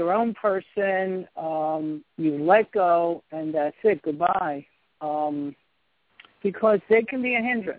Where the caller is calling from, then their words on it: New Orleans, Louisiana, United States; Yeah, I'm calling from New Orleans.